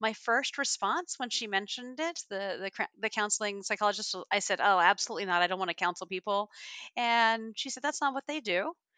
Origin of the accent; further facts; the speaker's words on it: Texas, United States; I grew up in Texas, so there was just a hitch in my giddy up with regards to getting an MBA.